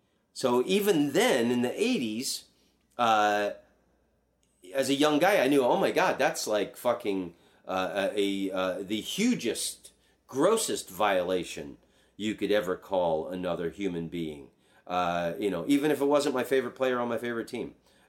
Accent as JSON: {"language": "English", "town": "Washington", "region": "District of Columbia", "country": "United States", "tie": "born there", "said": "I'm a Washington Redskins fan because I was born in Washington, D.C."}